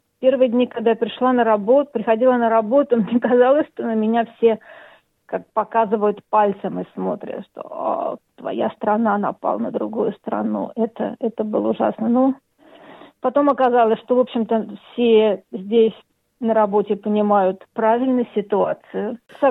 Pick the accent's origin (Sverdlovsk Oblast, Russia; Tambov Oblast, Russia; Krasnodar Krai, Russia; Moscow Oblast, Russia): Moscow Oblast, Russia; Chernogolovka; moved away as an adult; now in Australia; Я приехала из Московской области, используя модное слово из Наукограда, Черноголовки, и здесь продолжаю работать в науке.